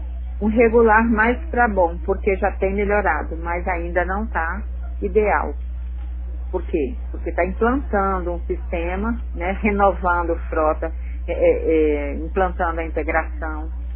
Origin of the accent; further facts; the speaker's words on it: Brasilândia, Brazil; nós somos de Brasilândia